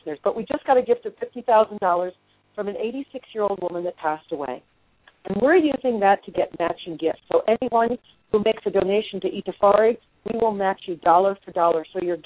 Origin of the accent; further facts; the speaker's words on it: Norwalk, Ohio, United States; I'm a Buckeye.